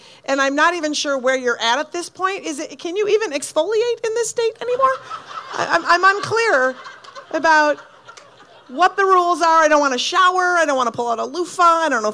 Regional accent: Minnesota, United States; I'm originally from Minnesota. And I'm a Packer fan.

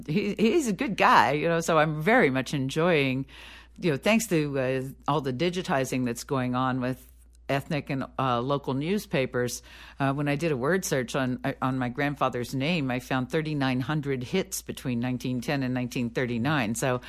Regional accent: Pittsburgh, Pennsylvania, United States; Growing up in Pittsburgh, nobody took it as a great distinction to hear their grandfather was a good union man. I mean, everybody's grandfather was a good union man in my neighborhood.

